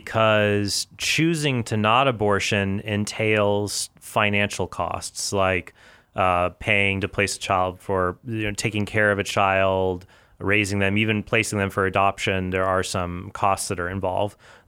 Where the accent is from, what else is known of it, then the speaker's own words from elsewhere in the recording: Southwest, United States; Now, I grew up in the Southwest, and there's a lot of meth labs, stuff like that.